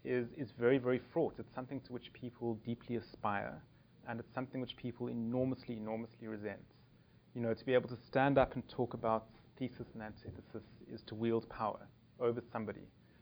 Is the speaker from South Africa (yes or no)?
yes; South Africa; because I come from South Africa